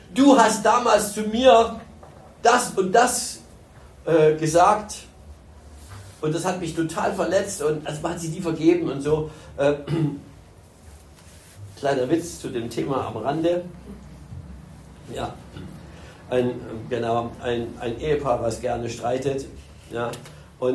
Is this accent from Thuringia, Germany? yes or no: no; Berlin, Germany; Und den anderen Bonus, den ich hatte als Berliner, wo man sagt, ja, die Berliner laufen sowieso nicht rund.